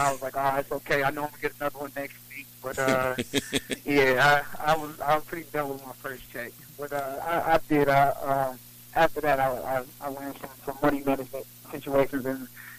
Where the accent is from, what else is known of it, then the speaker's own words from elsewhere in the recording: Washington, United States; I mean, another guy idolized growing up in Washington, so being in the same locker room with him.